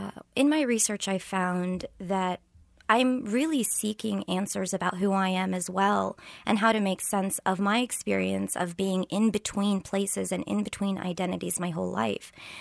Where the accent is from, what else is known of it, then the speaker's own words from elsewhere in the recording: Lawrence, Kansas, United States; I grew up in Lawrence, Kansas, the daughter of Egyptian parents that had come from Egypt as educational migrants.